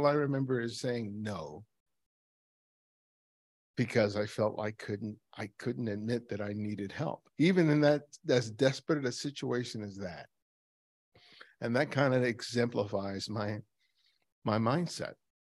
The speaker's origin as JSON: {"language": "English", "town": "Los Angeles", "region": "California", "country": "United States", "tie": "born or raised there", "said": "growing up in South LA during the 70s"}